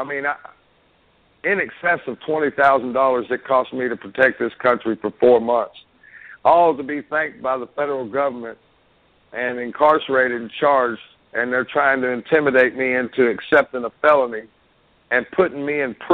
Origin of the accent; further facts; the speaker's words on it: Dallas, Texas, United States; I was raised in Dallas. I was raised in a rough part of Dallas.